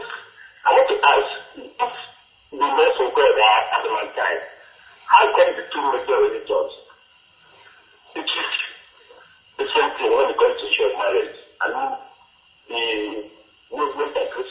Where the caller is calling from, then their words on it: Ketu, Lagos, Nigeria; I'm calling from Ketu, sir.